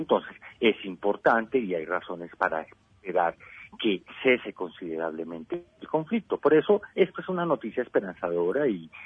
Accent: Colombia; por decirles que como colombiano veo que la paz está hoy mucho más cerca que nunca.

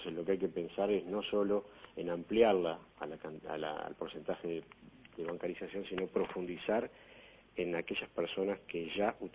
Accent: Paysandú, Uruguay; born there; now in Montevideo, Uruguay; Nací en Paysandú y estoy viviendo en Montevideo hace ya 17 años.

